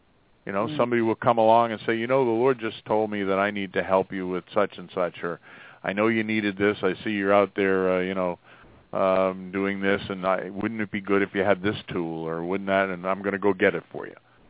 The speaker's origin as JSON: {"language": "English", "country": "United States", "said": "I said, yeah, I'm an American, and I'm a Christian."}